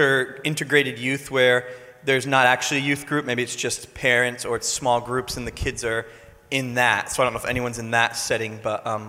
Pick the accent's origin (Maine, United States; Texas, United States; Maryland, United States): Maine, United States; Auburn; Been in youth ministry for 12 years, married with 4 kids, and I'm from Auburn, Maine.